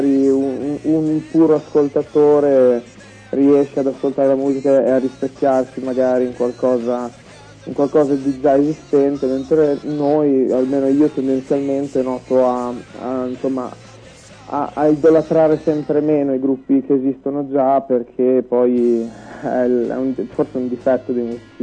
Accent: Forlì, Emilia-Romagna, Italy; ci conosciamo dall'adolescenza, siamo tutti di Forlì, della stessa città

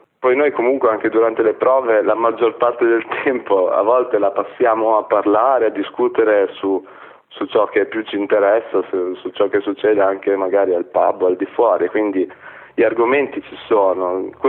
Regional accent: Ravenna, Emilia-Romagna, Italy; noi veniamo da Ravenna che comunque è una città ma è una provincia, è molto provinciale come città

